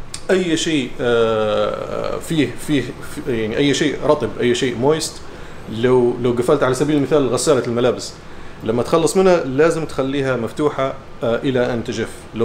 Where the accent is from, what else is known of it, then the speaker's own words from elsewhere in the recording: Benghazi, Libya; also born or lived in Italy; انا مولود في بنغازي وعشت عمري كله في بنغازي، ما عدا فتره بسيطه يعني سنوات بسيطه اللي هي في دراسه الماستر، درست في ايطاليا، درست في عده اماكن يعني في ايطاليا 3 سنوات أو 4 سنوات، كل سنه كانت في مكان مختلف.